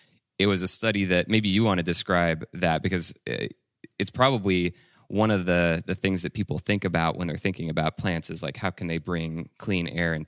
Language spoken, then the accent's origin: English; France; now in Los Angeles, United States; But where I grew up in France, actually, I was right next to a forest.